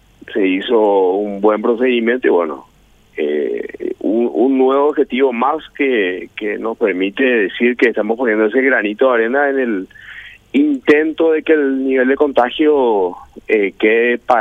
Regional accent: Sajonia, Asunción, Paraguay; me tocó ver la misma cosa, que yo soy de Sajonia

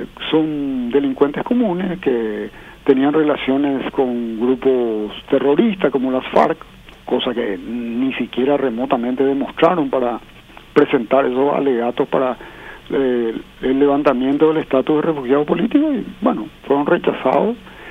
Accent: Paraguay; Yo soy un ciudadano paraguayo que me siento afectado también por eso

